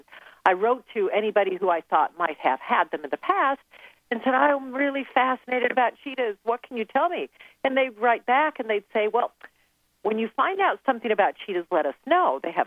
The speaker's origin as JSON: {"language": "English", "country": "United States", "said": "I think a lot of it in being a woman and also being an American"}